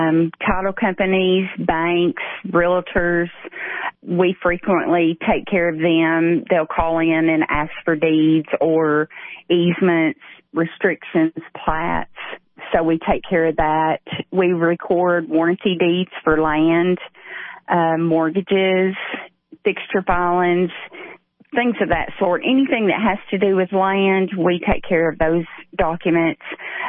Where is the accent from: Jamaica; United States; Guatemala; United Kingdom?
United States; I was born and raised in Putnam County.